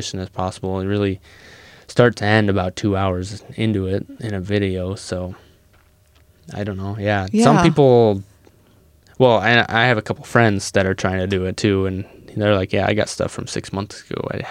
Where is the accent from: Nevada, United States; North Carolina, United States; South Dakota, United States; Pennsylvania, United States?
South Dakota, United States; Mount Vernon; And so she's from Lamar's and I'm from Mount Vernon. I'd usually tell people Mitchell because more people know what Mitchell is.